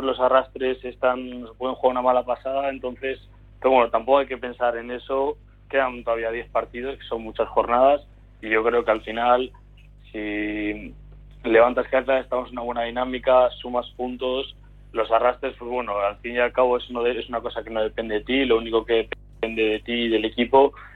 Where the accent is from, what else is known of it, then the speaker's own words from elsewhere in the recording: Bilbao, Basque Country, Spain; yo soy de Bilbao de toda la vida, pero es verdad que llevo muchos años fuera.